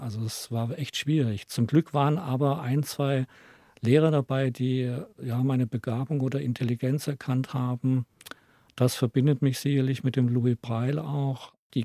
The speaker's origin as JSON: {"language": "German", "region": "Baden-Württemberg", "country": "Germany", "tie": "born or raised there", "said": "da ich in Schwaben aufgewachsen bin auf der Ostalb, bin ich natürlich auch fließend Schwäbisch aufgewachsen. Und die dritte Sprache war für mich Hochdeutsch."}